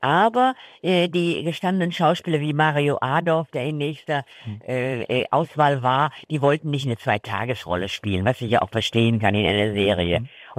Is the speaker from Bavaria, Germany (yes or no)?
no; North Rhine-Westphalia, Germany; ich bin keine Bayerin. Ich bin ein Mädchen aus dem Ruhrgebiet.